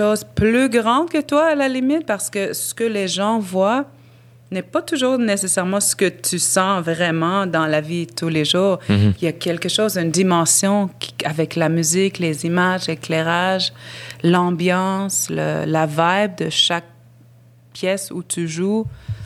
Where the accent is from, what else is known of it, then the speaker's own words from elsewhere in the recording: Nunavik, Quebec, Canada; Ils sont très connus chez nous, au Nunavik, au Nunavut aussi.